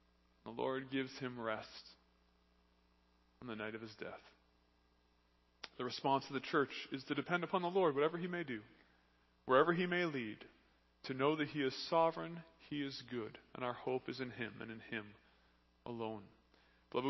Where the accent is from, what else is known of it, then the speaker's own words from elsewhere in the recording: Canada; I'm Canadian. Guns aren't wrong, but I'm Canadian.